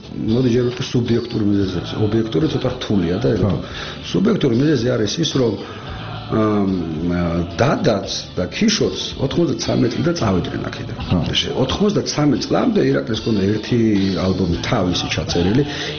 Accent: Tbilisi, Georgia; მე გავიზარდე ფიროსმანის ქუჩაზე ოქროს უბანი ერქვა ყველა ძველი ბიჭი ცხოვრობდა

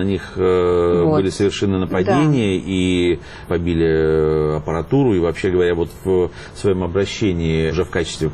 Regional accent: Russia; Но я россиянин

